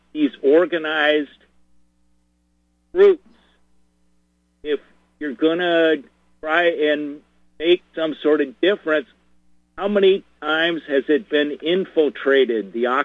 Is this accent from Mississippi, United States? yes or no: no; Seattle, Washington, United States; So, I have a little, you know, thing going in that I'm from Seattle